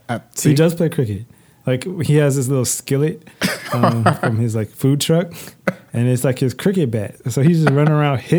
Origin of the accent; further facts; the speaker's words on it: United States; moved away; Yeah, I mean, so, we were raised in America.